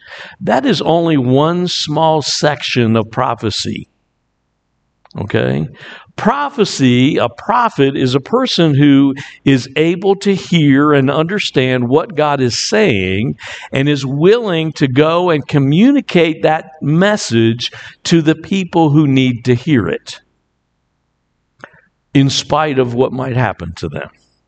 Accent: Virginia Beach, Virginia, United States; But I grew up in the Virginia Beach area, and people coming from North Carolina and telling us what to do was not always advisable.

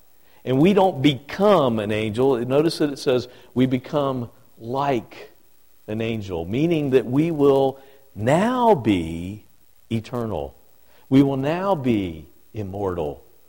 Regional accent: Norfolk, Virginia, United States; accent: Norfolk, Virginia; And just by my voice and my strange accent that I have from Norfolk, Virginia

